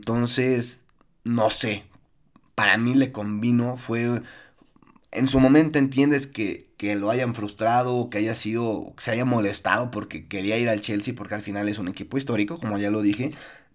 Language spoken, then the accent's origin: Spanish; Mexico; es nuestra forma de ser, es nuestra cultura, lo entendemos, somos mexicanos.